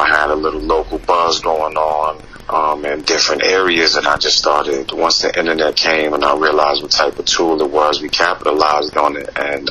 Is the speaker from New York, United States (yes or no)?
yes; Bronx, New York, United States; I grew up in the Castle Hill section of the Bronx until I was about 11, 12 years old, and moved to Clark's Neck area when I was around 13, 14.